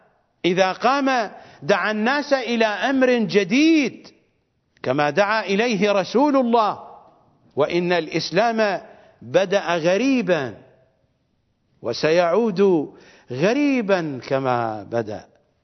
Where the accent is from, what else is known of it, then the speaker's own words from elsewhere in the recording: Iraq; أنا لا أستطيع أن أذهب إلى بلدي وأنا عراقي، أنا عراقي عراقي عراقي حتى ينقطع النفس، وأنا عربي عربي عربي حتى ينقطع النفس.